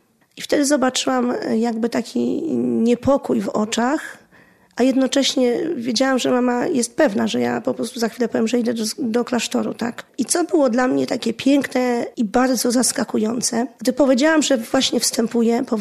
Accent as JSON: {"language": "Polish", "town": "Warsaw", "region": "Masovian Voivodeship", "country": "Poland", "tie": "born there", "said": "urodziłam się w Warszawie w takiej parafii, gdzie jest dom prowincjalny naszego zgromadzenia."}